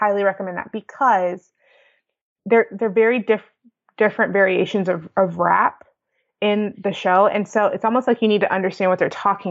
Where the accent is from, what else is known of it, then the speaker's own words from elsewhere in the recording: Texas, United States; I mean, I grew up in Texas, so all the way from country to 80s rock to yacht rock to rap to gospel.